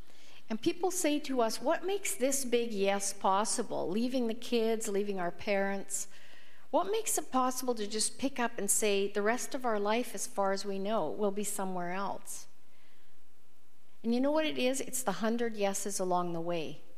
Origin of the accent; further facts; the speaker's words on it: Canada; I said, we're Canadian, and we have this question we ask everybody we meet.